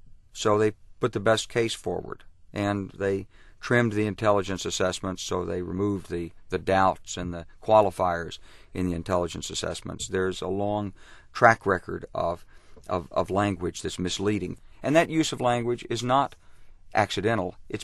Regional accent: Little Rock, Arkansas, United States; Well, I grew up in Little Rock, Arkansas.

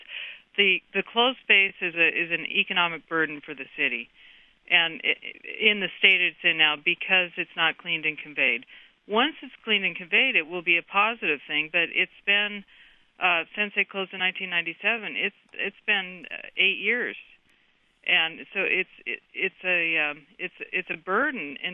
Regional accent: Alameda, California, United States; I grew up in Alameda, and the Navy base had been here since 1939.

